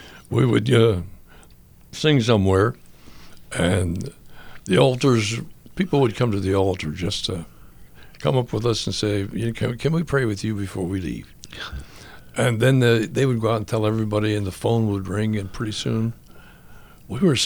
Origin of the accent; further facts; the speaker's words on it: Pennsylvania, United States; They only came because I asked them to. I was from Pennsylvania.